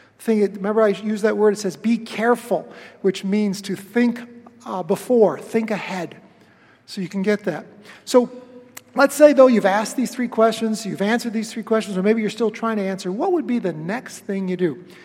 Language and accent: English; Webster, United States; A week ago, my wife and I traveled up to Webster, my hometown.